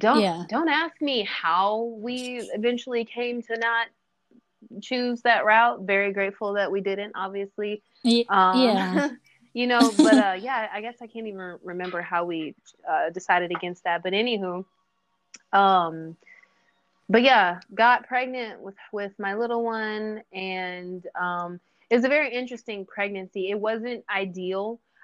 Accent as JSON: {"language": "English", "region": "Minnesota", "country": "United States", "tie": "born or raised there", "said": "I was born in Minneapolis, Minnesota, but I grew up in surrounding suburban areas."}